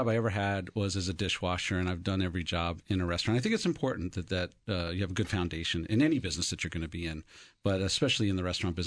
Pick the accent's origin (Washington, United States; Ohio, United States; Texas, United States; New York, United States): New York, United States; Brooklyn; I'll disagree with you, because I grew up in Brooklyn, New York, and we had just sort of the same kind of food all over the place.